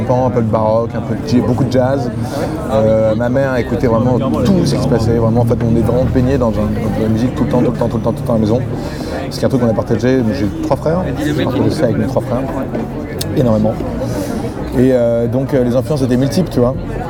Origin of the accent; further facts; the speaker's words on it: Paris, Île-de-France, France; also born or lived in England; j'habite dans la rue d'à côté des Trois Monnaies. J'habite depuis 3 ans, j'ai passé 7 ans en Angleterre. Et je suis parisien.